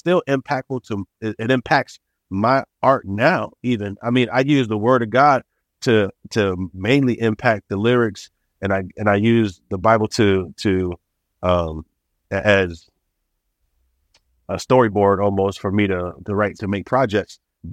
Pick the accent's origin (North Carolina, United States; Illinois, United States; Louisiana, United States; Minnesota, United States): Illinois, United States; Chicago; Listening to these guys in the South, even though I am from Chicago, I grew up listening